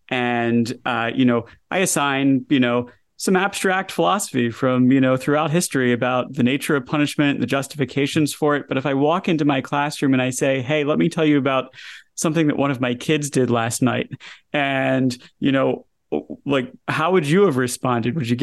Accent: Atlanta, Georgia, United States; I'm a Georgia fan. So. I grew up in Atlanta. I went to the University of Georgia.

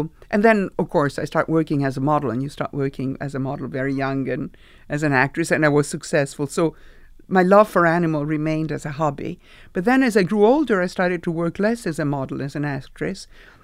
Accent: Italy; English is a second language; I grew up in Italy.

